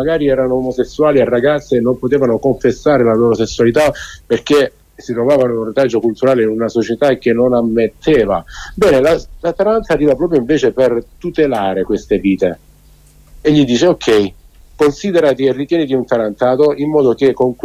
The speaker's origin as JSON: {"language": "Italian", "region": "Apulia", "country": "Italy", "said": "te lo dico da salentino adesso"}